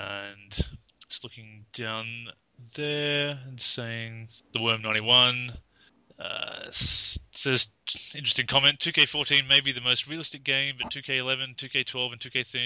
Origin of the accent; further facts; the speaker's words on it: Australia; I apologize for my pronunciation. I'm an Australian. It's a wonder you can understand me.